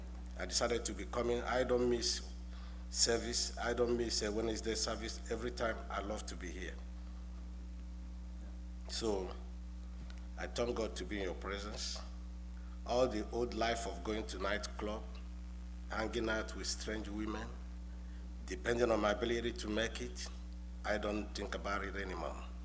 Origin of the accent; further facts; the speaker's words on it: Nigeria; English is a second language; I'm from Nigeria.